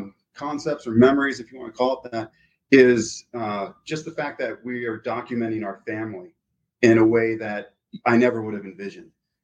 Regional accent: California, United States; also born or lived in Florida / Texas; So I grew up in California, Florida, and Texas, and came here to go to school.

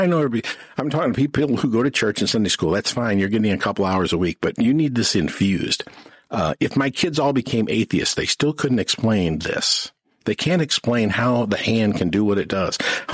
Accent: Ferguson, Missouri, United States; also born or lived in New Melle, Missouri; I grew up in Ferguson, mostly. You know, we left in the fourth grade, moved out to New Melle, Missouri, and grew up the rest of my years out there.

